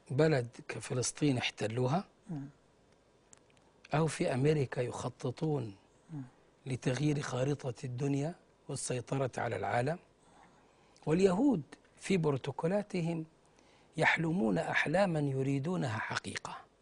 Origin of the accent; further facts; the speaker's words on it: Egypt; عندنا في مصر